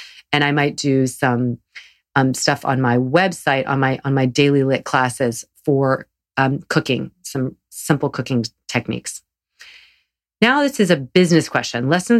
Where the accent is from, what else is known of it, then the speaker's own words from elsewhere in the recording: Southern United States, United States; They're a Southern, growing up in the South, they're very, very prevalent there